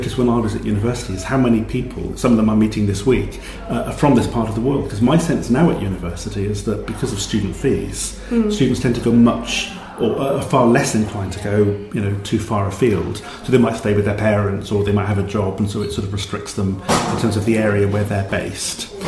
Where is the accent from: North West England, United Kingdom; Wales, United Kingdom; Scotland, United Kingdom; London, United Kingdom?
Wales, United Kingdom; Cardiff; Because I was from Cardiff, from South Wales.